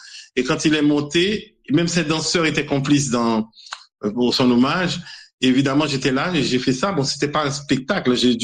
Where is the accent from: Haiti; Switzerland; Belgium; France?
Haiti; born there; moi je suis pas africain, c'est vrai, je suis né en Haïti